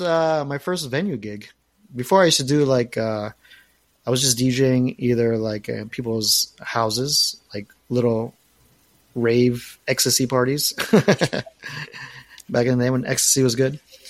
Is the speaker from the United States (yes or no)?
yes; Miami, Florida, United States; I mean, I'm from Miami, and it's hot for me, you know?